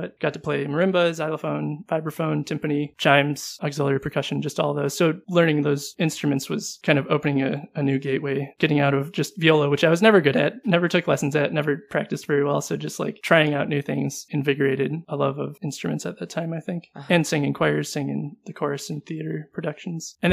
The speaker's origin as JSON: {"language": "English", "town": "Detroit", "region": "Michigan", "country": "United States", "lives_now": "Minneapolis, United States", "said": "I'm from Detroit, so just looking at the different musical opportunities in those places"}